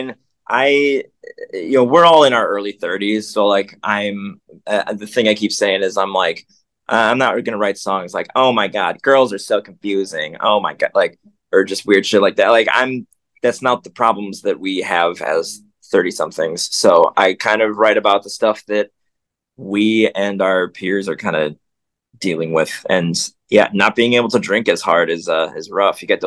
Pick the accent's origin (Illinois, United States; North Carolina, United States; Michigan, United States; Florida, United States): Illinois, United States; Chicago; So we're all from Chicago, born and raised.